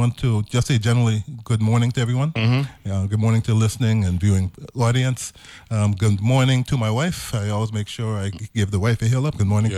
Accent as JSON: {"language": "English", "town": "Brooklyn", "region": "New York", "country": "United States", "said": "A lot of folks don't know I was born in the city of Brooklyn. Yes. Back in the 80s."}